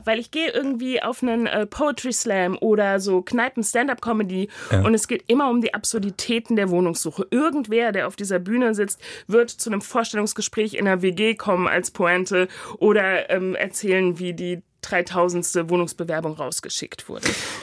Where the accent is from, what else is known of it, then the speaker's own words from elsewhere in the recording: Frankfurt, Hesse, Germany; now in Berlin, Germany; also ich komme aus dem Frankfurter Raum und für mich war total klar, dass ich nie in Frankfurt wohnen kann. Aber ich bin Künstlerin, ich bin auf die Großstadt angewiesen und ich bin nach Berlin gegangen.